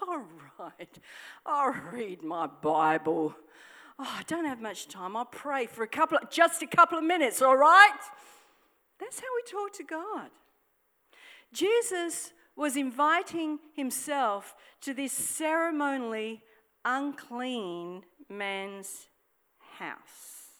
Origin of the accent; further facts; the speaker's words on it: Australia; That's when I'm really glad I'm an Australian, because I can say stuff like